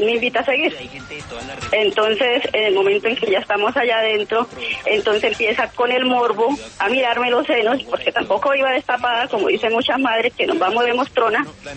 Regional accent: Santander, Colombia; Bueno, como santandereana voy a hablar a calzón quitado.

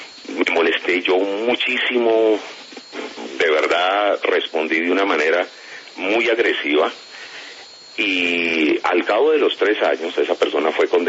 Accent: Cauca, Colombia; todos los que sean de mi región, del departamento del Cauca, me los van a endilgar a mí.

